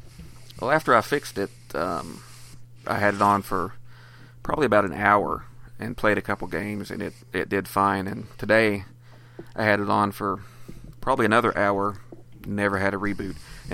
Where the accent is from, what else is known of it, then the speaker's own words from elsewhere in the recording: Beckley, West Virginia, United States; So we are from Beckley, West Virginia, and we decided to do a little podcast.